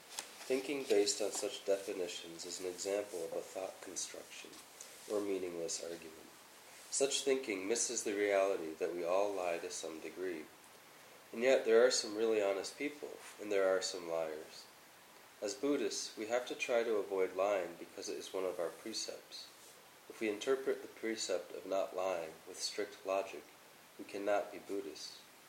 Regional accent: Japan; English is a second language; I was born in Japan and grew up in Japanese society and cannot be completely free of a Japanese way of thinking and behaving.

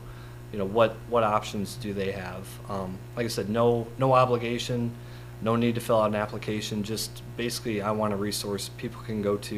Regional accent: Fulton, Illinois, United States; now in Comanche, United States; I knew enough people in this area growing up in Fulton. I live in Comanche. You know, I work in Clinton.

